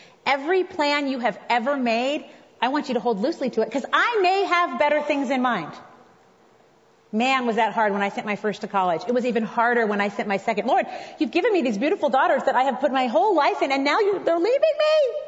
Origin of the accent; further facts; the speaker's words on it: California, United States; When I grew up in California, I went to Wheaton College. My roommate and we were both from California.